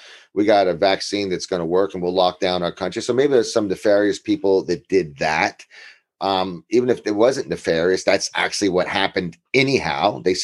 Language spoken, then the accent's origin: English; United States; just because I'm American doesn't mean I won't blame.